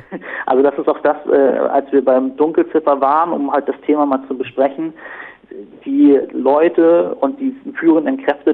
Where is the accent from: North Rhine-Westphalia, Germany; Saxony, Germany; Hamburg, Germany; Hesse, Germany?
Hamburg, Germany; wir kommen aus Hamburg und dann lag es halt nahe